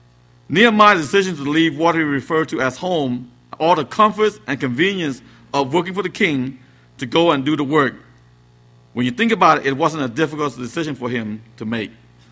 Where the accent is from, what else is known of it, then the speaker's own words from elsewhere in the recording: United States; now in Cambodia; I grew up here in America and we now live in Cambodia